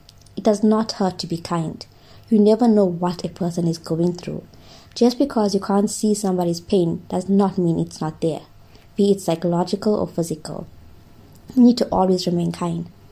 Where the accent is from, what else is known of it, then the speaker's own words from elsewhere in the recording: Dundee, Scotland, United Kingdom; now in Durban, South Africa; I am from Dundee, currently living in Durban.